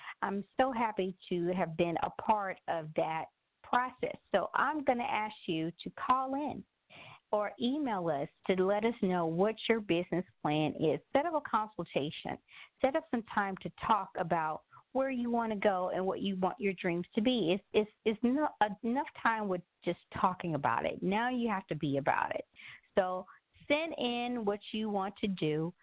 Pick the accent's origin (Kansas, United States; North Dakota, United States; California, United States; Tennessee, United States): Tennessee, United States; Memphis; I'm from Memphis, Tennessee. Yes, it's the Bible Belt